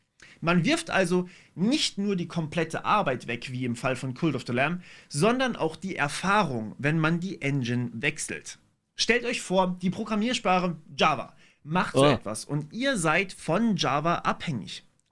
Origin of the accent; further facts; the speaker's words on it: Freiburg, Baden-Württemberg, Germany; Ich habe vor kurzem einen Talk von einem sehr kleinen Studio aus Freiburg gehört, der Stadt, wo ich aufgewachsen bin.